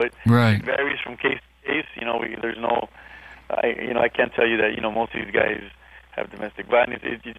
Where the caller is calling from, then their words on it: Tijuana, Baja California, Mexico; I'm calling you from Baja, California.